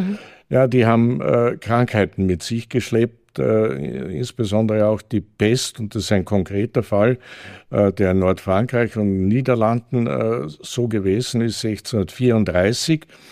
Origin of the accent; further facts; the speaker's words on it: Carinthia, Austria; In anderen Teilen Österreichs, auch in meiner Heimat in Kärnten, hat es das nicht gegeben.